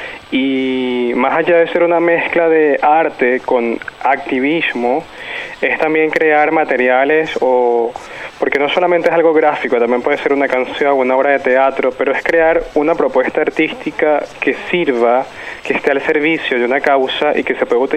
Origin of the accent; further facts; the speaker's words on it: Venezuela; Cuando yo crecí en Venezuela, no había, digamos, ningún modelo para yo poder reconocerme siendo un niño.